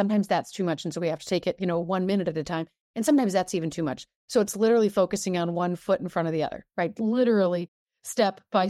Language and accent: English; Michigan, United States; moved away as an adult; now in Connecticut, United States; I was originally from Michigan, gotten a job out in Connecticut, moved out there.